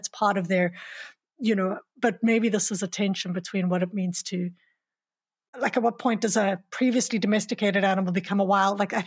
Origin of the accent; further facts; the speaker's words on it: South Africa; I'm from South Africa and I'm a white South African